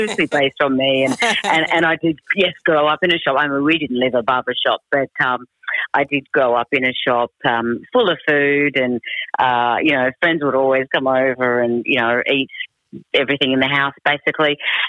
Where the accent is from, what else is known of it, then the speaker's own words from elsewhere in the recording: Sydney, New South Wales, Australia; I'm from Minto in Sydney.